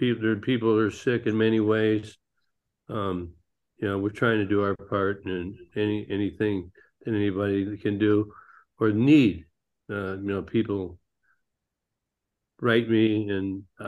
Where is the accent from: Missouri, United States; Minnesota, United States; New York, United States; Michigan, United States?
Michigan, United States; Detroit; I got to play in my hometown, Detroit Tigers, mm-hmm. in Michigan.